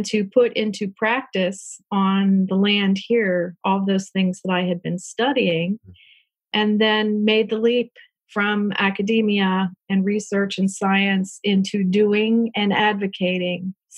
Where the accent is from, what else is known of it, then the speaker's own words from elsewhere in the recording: Cincinnati, Ohio, United States; So I was raised in Cincinnati, but where I live now is about 130 acres that has been in my family since 1913.